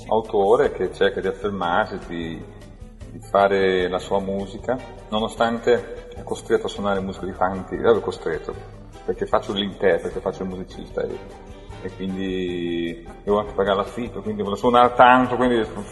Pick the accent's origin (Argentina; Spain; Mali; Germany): Spain; Il flamenco, io sono spagnolo, ho i nonni spagnoli, quindi ho una forte influenza a casa